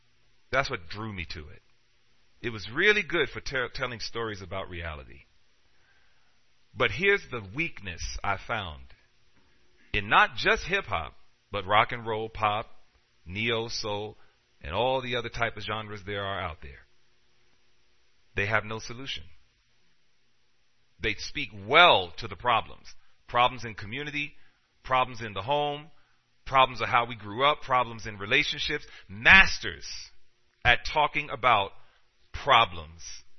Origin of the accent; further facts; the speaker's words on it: Queens, New York, United States; You know, growing up in Queens, New York, I grew up where hip-hop was birthed, okay?